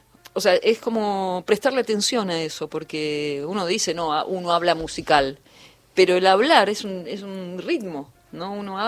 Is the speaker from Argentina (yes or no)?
yes; Argentina; Como somos argentinos, estamos acostumbrados a arreglarnos.